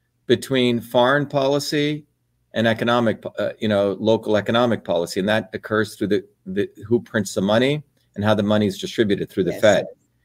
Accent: India; So I have a perspective on that because I grew up in India

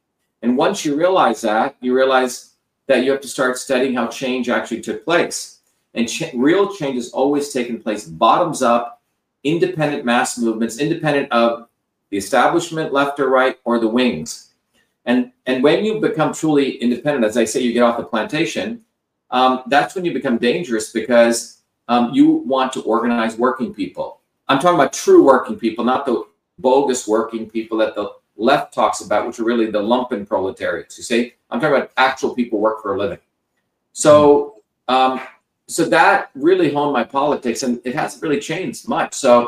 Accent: India; And when I was growing up in India

